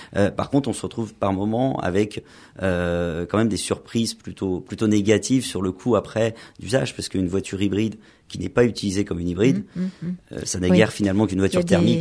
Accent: Île-de-France, France; j'ai grandi dans le département du Val d'Oise, hein, je me sens profondément valdoisien.

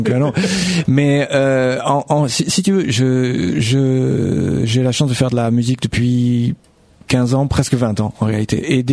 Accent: Bastia, Corsica, France; Je suis de Bastia. Je suis un pur Bastiais.

